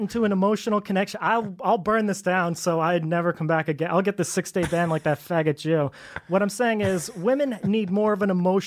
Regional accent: Asbury Park, New Jersey, United States; Asbury Park. Then I got kicked out.

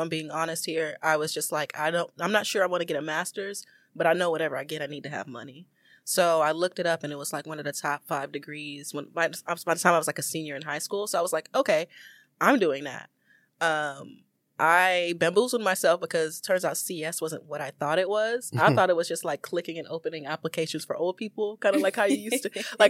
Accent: Houston, Texas, United States; I'm originally from Houston. I actually really, really like the Woodlands area.

